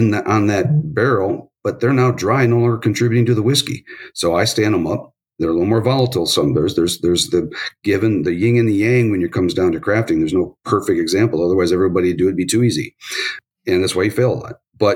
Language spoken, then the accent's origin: English; Michigan, United States; I grew up in West Michigan. My family was originally from here, and we moved up that way.